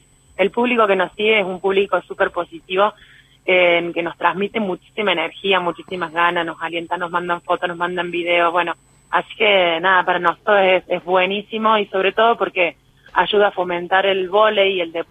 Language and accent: Spanish; Córdoba, Argentina; yo soy cordobesa